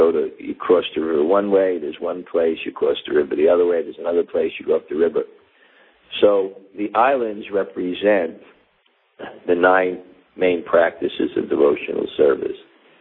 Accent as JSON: {"language": "English", "town": "New York City", "region": "New York", "country": "United States", "tie": "born or raised there", "said": "JFK, and then go down the Belt Parkway, and my where I grew up was on the Belt Parkway, just a couple of blocks."}